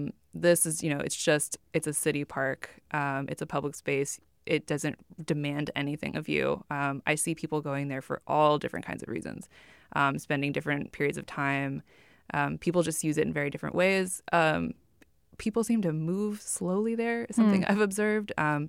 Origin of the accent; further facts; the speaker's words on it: Cupertino, California, United States; So I'm from Silicon Valley. I grew up in Cupertino. I now teach at Stanford.